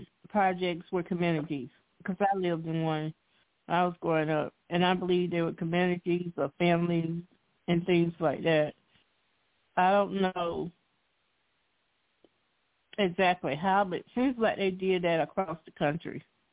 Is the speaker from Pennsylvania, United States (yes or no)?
no; Florida, United States; I'm from Florida.